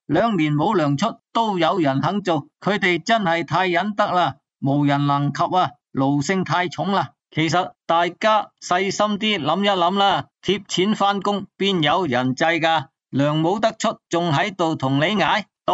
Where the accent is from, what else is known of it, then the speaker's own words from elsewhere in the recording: Guangdong, China; 所谓火葬场就系我哋广东人所讲嘅坟场啊